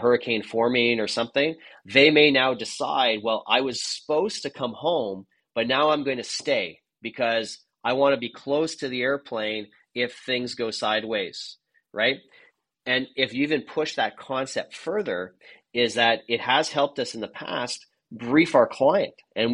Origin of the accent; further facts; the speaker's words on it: Montreal, Quebec, Canada; English is a second language; I'm from Montreal, so sometimes I had a French sentence there creeping into my brain.